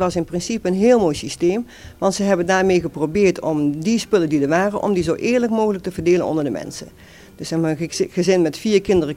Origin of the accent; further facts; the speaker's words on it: 's-Heerenberg, Gelderland, Netherlands; ik kom zelf uit Zeerenberg, uit de Achterhoek.